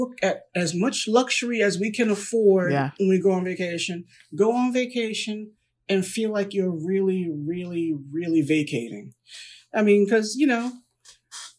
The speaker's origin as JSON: {"language": "English", "town": "Baltimore", "region": "Maryland", "country": "United States", "said": "Because I'm from Baltimore, working class. I mean, I'm barely above working class, really. Mm-hmm. Honestly, living up here, you know, New York, New Jersey."}